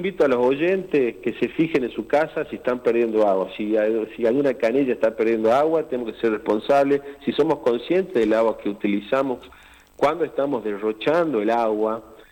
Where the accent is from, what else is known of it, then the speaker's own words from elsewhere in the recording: Salta, Argentina; porque cada vez somos más salteños